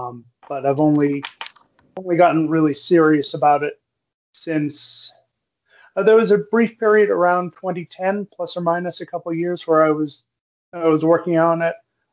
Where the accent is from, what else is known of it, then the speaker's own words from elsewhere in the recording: New England, United States; I grew up in New England, so you would expect, you know, okay, hot coffee or hot tea.